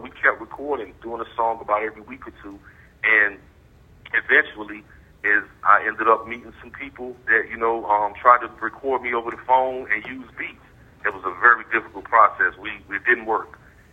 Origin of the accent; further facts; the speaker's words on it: Raleigh, North Carolina, United States; because I'm from Raleigh. I was, you know, raised in Raleigh, lived in Raleigh all my life.